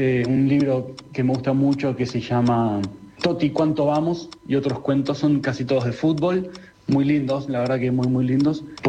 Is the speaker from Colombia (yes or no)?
no; Argentina; soy escritor argentino.